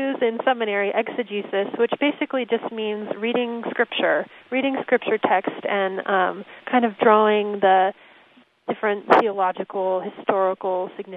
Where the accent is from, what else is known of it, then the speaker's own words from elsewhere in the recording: Ellicott City, Maryland, United States; I grew up in Ellicott City, Maryland, which is about 20 minutes west of Baltimore.